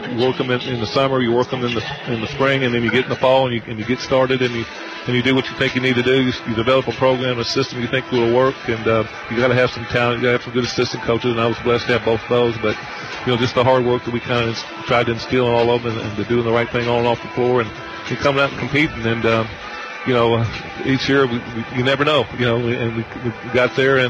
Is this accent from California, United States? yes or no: no; Henderson County, Kentucky, United States; I grew up in Henderson County. I graduated from the University of Kentucky, right? But yeah, I grew up in Henderson County, lived there all my life.